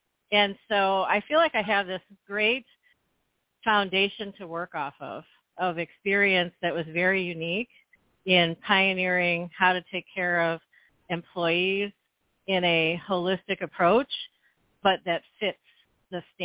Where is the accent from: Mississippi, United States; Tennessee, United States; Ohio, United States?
Ohio, United States; Geneva; I started my career actually at the age of 19 when I worked as a nursing assistant in my hometown of Geneva, Ohio, for several years until I moved to Cleveland